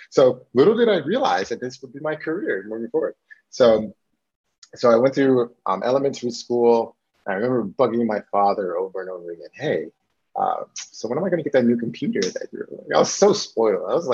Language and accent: English; Shaker Heights, Ohio, United States; when I was growing up in Shaker Heights, Ohio, my mom and my father were entrepreneurs